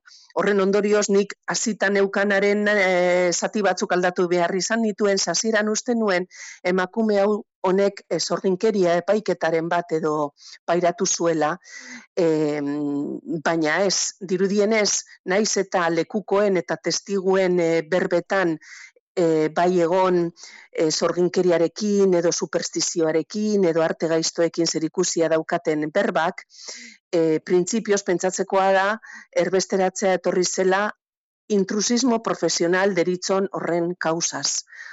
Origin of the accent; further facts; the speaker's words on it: Lekeitio, Basque Country, Spain; born there; Lekeitioko, hau da nire jaioterriko